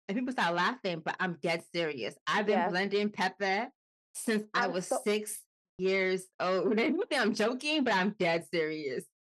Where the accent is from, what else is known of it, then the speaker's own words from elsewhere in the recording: Nigeria; especially being Nigerian and being in such a small knit culture, community, people can label you good girl, bad girl.